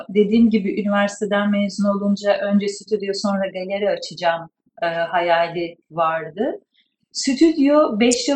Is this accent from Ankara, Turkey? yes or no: yes; Ankara, Turkey; moved away as an adult; önce Türkiye'de İzmir'de, Isparta'da ve Ankara'da bulundum. Ankara'da doğdum, büyüdüm.